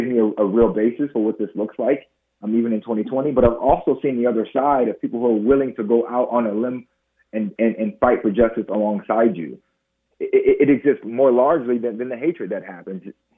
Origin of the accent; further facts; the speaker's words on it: Waterloo, Iowa, United States; as a young black man, who I believe my experiences growing up in Waterloo and going to school in the lab school enabled me to sit at that table with the governor